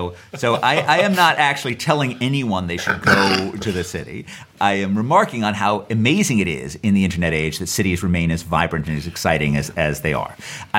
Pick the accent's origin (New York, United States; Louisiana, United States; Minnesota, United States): New York, United States; New York City; So I grew up in New York in the 1970s, right? When the city was an absolute mess.